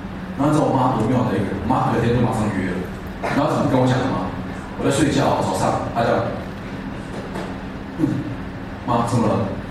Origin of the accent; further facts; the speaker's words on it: Taiwan; 我回台湾之后呢，我是没朋友的，就我是没有个人的朋友，因为我朋友都在外国。